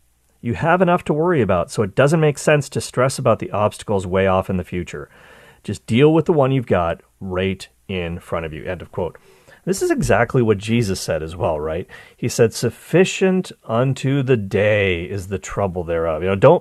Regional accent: Cole Harbour, Nova Scotia, Canada; Nathan McKinnon, who's from my hometown of Cole Harbour, Nova Scotia.

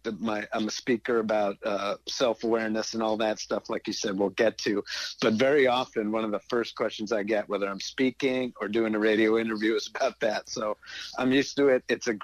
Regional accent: Watertown, United States; also born or lived in California; I am in Watertown. I am a local guy. I grew up in Watertown. I lived in California for about 20 years, and mostly in L.A.

